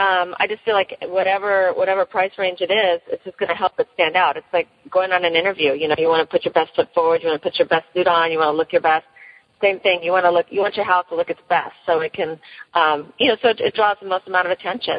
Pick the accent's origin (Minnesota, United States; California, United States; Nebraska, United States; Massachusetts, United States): California, United States; now in Florida, United States; I came from California, where most homes are staged before they put them on the market. And when I came to Florida 15 years ago or so